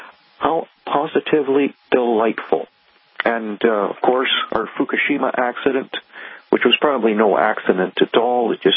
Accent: Canada; I am your Canadian guest host … from Conspiracy Cafe.

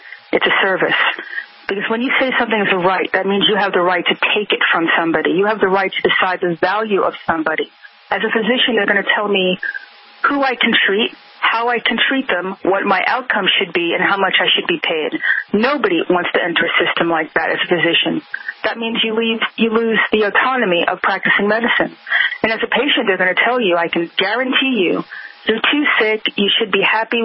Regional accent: New York, United States; And I'm telling you straight up as a New Yorker how I'm not going to sugarcoat stuff.

